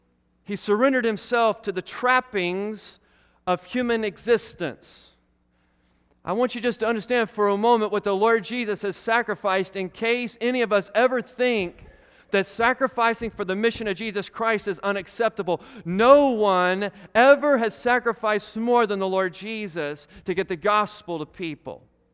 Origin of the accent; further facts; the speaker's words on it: Virginia, United States; Here I am from Virginia in Kentucky, and it's not all that different.